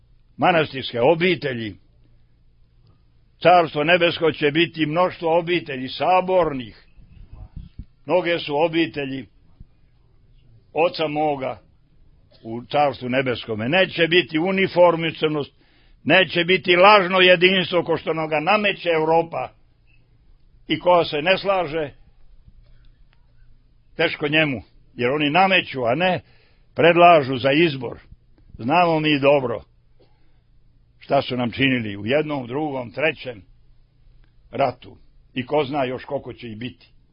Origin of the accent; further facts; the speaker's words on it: Valjevo, Serbia; born there; Ali sam rođen u Valjevskom kraju.